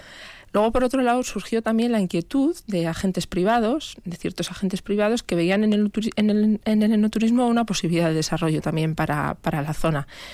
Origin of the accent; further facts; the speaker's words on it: Basque Country, Spain; yo creo que como buenos vascos nos hemos dedicado a producir bien buenos vinos